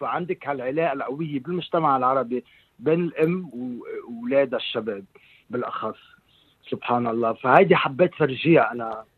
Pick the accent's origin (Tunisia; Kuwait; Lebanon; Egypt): Lebanon; ومع من وين أنا يعني بيجي من لبنان ك يعني أنا رجال عربي من أهل العرب، ربيت بين العرب، سو هيدا هو مصدري أصلا.